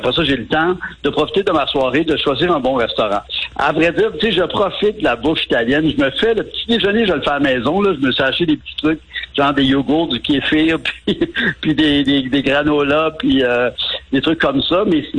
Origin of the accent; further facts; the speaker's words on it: Montreal, Quebec, Canada; dire que j'étais de Montréal et qu'à Montréal, on comprend pas certaines de ses décisions.